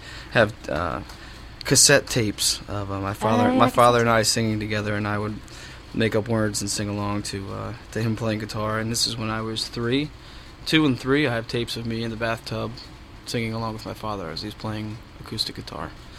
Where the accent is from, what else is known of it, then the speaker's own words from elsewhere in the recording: Baltimore, Maryland, United States; You know, I grew up in Maryland, in Baltimore, and Maryland has, you know, mountains and ocean.